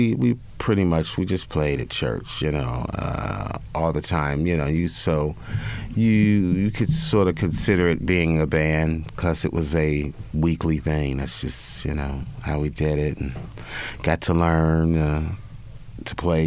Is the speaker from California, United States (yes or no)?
no; Cincinnati, Ohio, United States; Yeah. Okay. Cincinnati, Ohio, Funk Town.